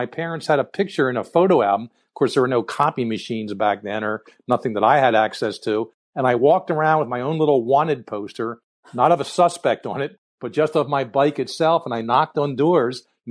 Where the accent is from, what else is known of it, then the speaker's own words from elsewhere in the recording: Philadelphia, Pennsylvania, United States; I grew up in Philadelphia, and that's what my first book is about.